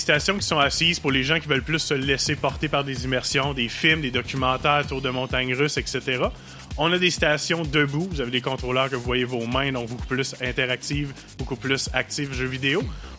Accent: Baie-Comeau, Quebec, Canada; je suis quelqu'un de la région. Moi, je viens de Baie-Comeau, nativement.

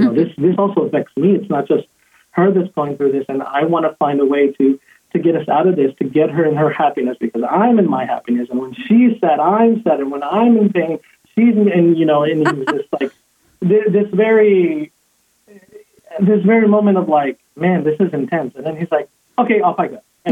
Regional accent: Houston, Texas, United States; also born or lived in Brooklyn, New York; Yeah, so I was born in Brooklyn, New York. Was there about until age four. I grew up in Houston, Texas. I grew up in Houston, Texas.

